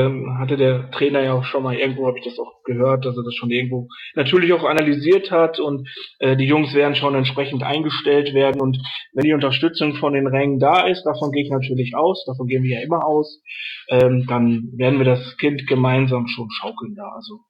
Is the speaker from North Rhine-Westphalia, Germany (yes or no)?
yes; North Rhine-Westphalia, Germany; also born or lived in Ruhr area; ich bin im Ruhrgebiet geboren, direkt nebenan von Gelsenkirchen. Aufgewachsen bin ich dann aber im Sauerland.